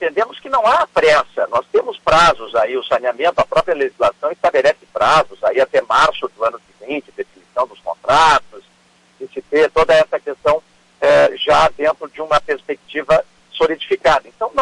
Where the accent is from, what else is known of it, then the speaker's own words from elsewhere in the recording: Rio Grande do Sul, Brazil; Eu sou gaúcho, quero que o Estado tenha cada vez mais saúde financeira